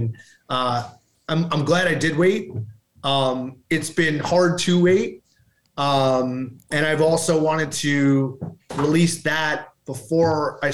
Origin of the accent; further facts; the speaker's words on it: California, United States; I'm a Californian with an electric guitar.